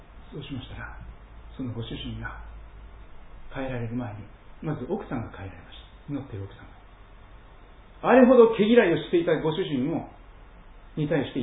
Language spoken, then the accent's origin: Japanese; Kansai, Japan; あの関西の出身ですからね